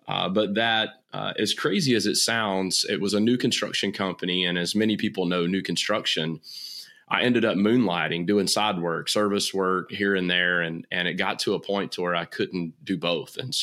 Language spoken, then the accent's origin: English; Atlanta, Georgia, United States; now in Sarasota, United States; I went to work for a large contractor in Atlanta, Georgia, which is my hometown.